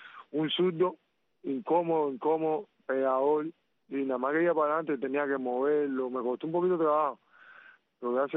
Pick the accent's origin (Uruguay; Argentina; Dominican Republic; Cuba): Cuba; now in Panama; para los panameños y los cubanos, nosotros somos cubanos.